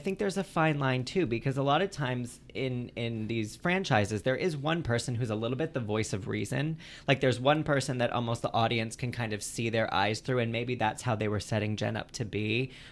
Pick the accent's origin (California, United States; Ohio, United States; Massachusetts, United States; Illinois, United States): Massachusetts, United States; I'm from Massachusetts, fellow masshole, so I have love and respect.